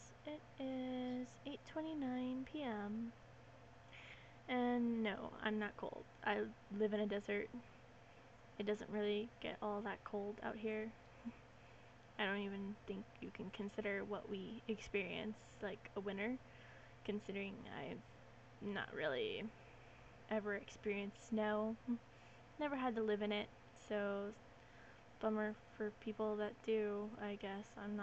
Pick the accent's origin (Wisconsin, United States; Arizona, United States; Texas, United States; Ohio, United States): Arizona, United States; I'm from Arizona, the small state just above Mexico that almost nobody knows about, I guess.